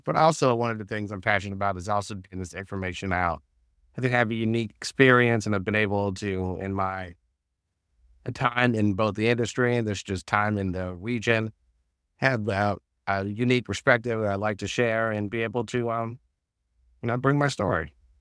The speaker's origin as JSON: {"language": "English", "town": "Philadelphia", "region": "Pennsylvania", "country": "United States", "tie": "born or raised there", "said": "So I have an older sister. We grew up in the Winfield section of West Philadelphia. So we were not that far from St. Joe's University."}